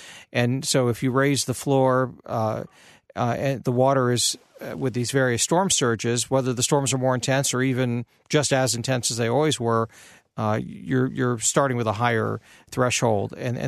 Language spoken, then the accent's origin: English; Pennsylvania, United States; now in Ohio, United States; Of course, I grew up in the Poconos in Eastern.